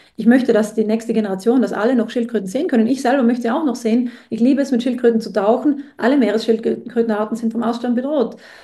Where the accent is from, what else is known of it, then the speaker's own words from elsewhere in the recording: Trentino-Alto Adige, Italy; Und wer bin ich aus Südtirol